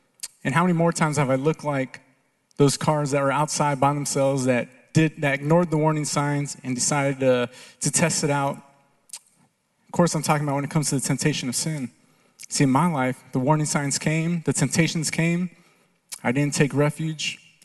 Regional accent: El Paso, Texas, United States; I'm from El Paso, it's all dirt out there, so I'm thinking, we don't have these storms, it's usually dust storms

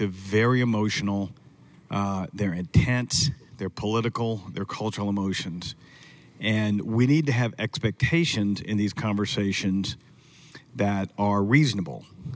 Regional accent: Atlanta, Georgia, United States; And I was born in South Georgia and raised in Atlanta.

